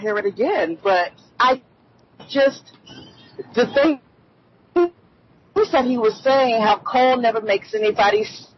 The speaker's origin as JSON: {"language": "English", "region": "California", "country": "United States", "said": "people are under the misconception that Californians, we're all flush with money"}